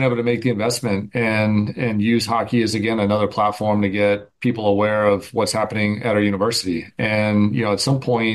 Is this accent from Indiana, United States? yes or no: no; Mobile, Alabama, United States; I came out from Mobile, Alabama, grew up in the Gulf Coast, and had a dream to come to ASU myself